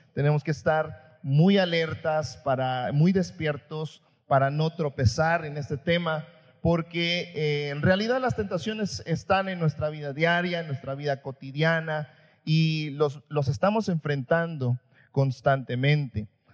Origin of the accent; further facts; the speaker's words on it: Chiapas, Mexico; Yo soy de Chiapas